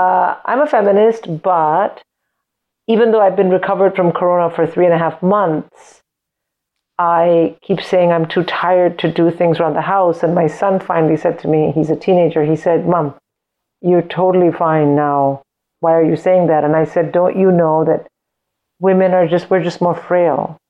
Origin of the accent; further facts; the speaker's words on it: India; I grew up in India